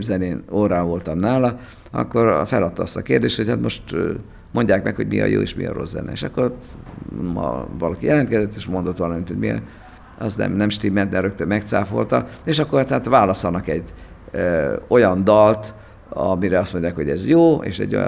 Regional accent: Debrecen, Hajdú-Bihar, Hungary; Én Debrecen voltam a legboldogabb 5 és 12 éves korom közt, ha bár itt születtem

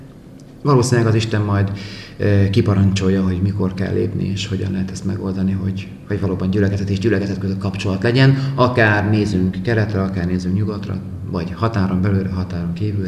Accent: Nagyecsed, Szabolcs-Szatmár-Bereg, Hungary; also born or lived in Mátészalka; Ráadásul én Nagyecserről származok, és Máté Szalkán is éltem

